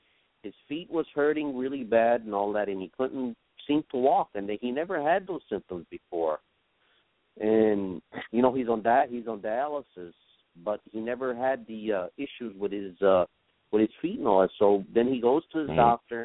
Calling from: North Carolina, United States; I'm calling from North Carolina.

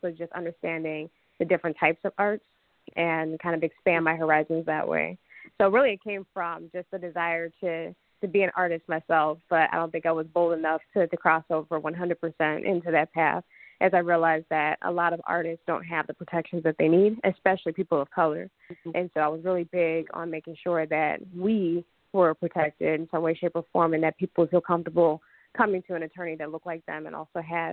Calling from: Atlanta, Georgia, United States; Actually, this is, in fact … calling in from the Atlanta area.

